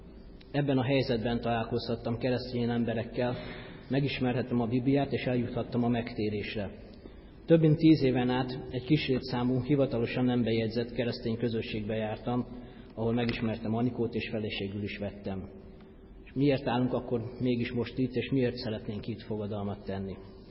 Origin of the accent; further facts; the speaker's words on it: Budapest, Hungary; Feleségemmel és 4 gyermekünkkel itt élünk Budafokon. Én rövidebb megszakítással 6 éves koromtól lakom a kerületben, itt a Lányka utcában nőttem fel a templom mellett